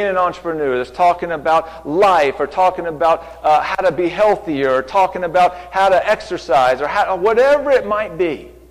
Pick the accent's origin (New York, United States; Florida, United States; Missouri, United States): Florida, United States; now in Waynesville, United States; I'm born and raised in Florida, seen manatees.